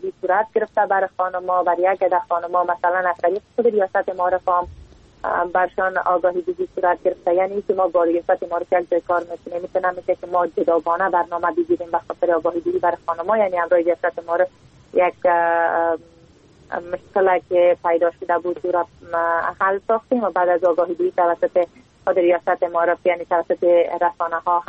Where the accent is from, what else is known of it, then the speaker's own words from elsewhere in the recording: Takhar, Afghanistan; از او خاطر ما همون مشکلات مردم را یاداشت میکنیم، میریم سروی میکنیم، میبینیم چی گونه مشکلات در ولایت ما یعنی ولایت تخار وجود داره.